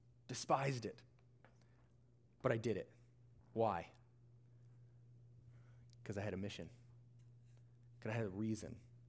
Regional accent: Ohio, United States; I grew up in Ohio, and it was like late March.

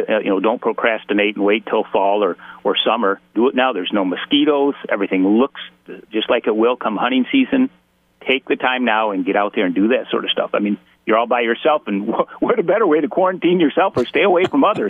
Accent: Michigan, United States; to me, growing up in Michigan, that's what I like to see.

